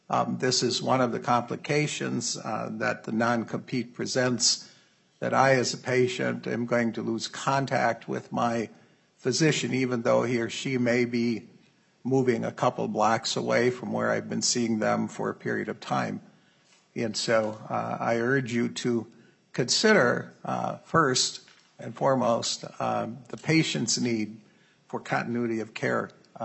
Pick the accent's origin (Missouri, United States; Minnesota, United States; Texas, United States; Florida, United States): Minnesota, United States; St. Paul; I am from St. Paul, District 67A.